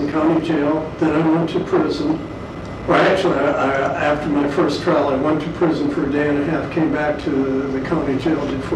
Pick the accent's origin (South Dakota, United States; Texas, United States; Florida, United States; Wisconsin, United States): Wisconsin, United States; Madison; I'm from Madison, Wisconsin.